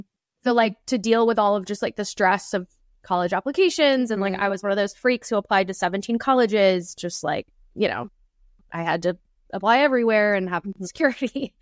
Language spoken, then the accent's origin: English; the South, United States; I come from the South